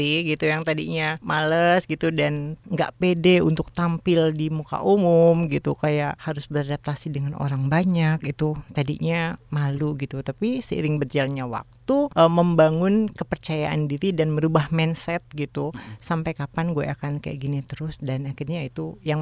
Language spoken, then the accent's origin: Indonesian; Jakarta, Indonesia; orang Buton. … Jadi ibuku orang Betawi. Dan ya aku lahir di Jakarta sampai besar ya, memang aku terbentuk di Jakarta.